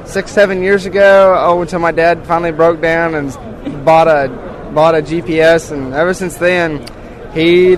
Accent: Howard, Kansas, United States; I'm from Howard, Kansas, in a small town farm with my parents. We grow corn, soybeans, and we do raise hogs.

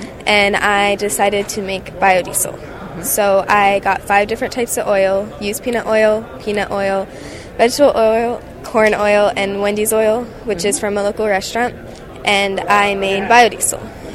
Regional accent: Merritt Island, Florida, United States; I'm from Merritt Island, Florida, and I go to Thomas Jefferson Middle School.

